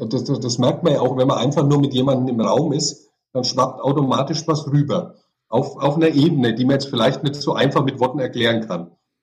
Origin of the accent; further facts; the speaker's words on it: Bavaria, Germany; accent: Franconian; ich spreche Fränkisch